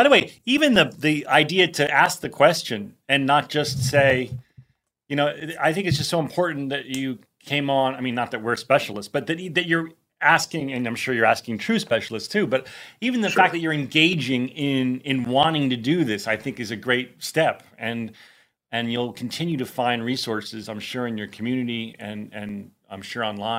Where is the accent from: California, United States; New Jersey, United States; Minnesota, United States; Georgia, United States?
New Jersey, United States; Like I listen from the point of view of growing up in North Jersey, which is a lot like New York and LA and Chicago where I went to school.